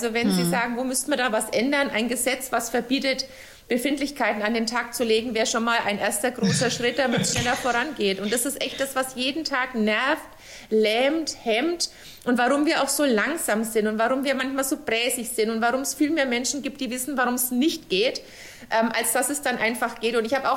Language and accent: German; Bavaria, Germany; als Fränkin ist das schwer auszusprechen